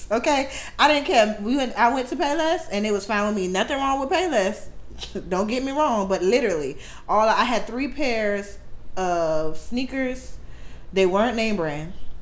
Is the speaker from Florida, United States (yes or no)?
yes; Miami, Florida, United States; I was born and raised in Miami, 305 till I die. And I grew up in a Hispanic household.